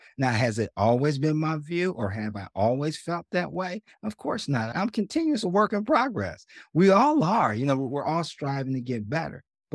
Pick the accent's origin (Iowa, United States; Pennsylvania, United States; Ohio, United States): Ohio, United States; Growing up in the Midwest, football is huge. Ohio is a hotbed for football.